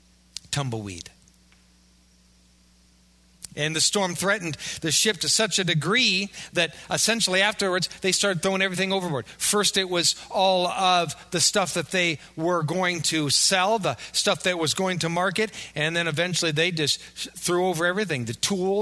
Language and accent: English; Wisconsin, United States; You know, certainly we're from Wisconsin.